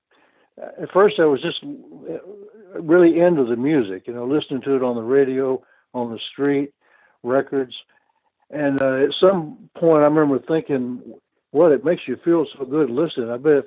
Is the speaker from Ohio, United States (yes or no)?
no; Memphis, Tennessee, United States; also born or lived in Kosciusko, Mississippi; Well, I was born in Kosciuszko, Mississippi, and in 1944, and in 1947, we moved to Memphis, Tennessee, and that's where I grew up.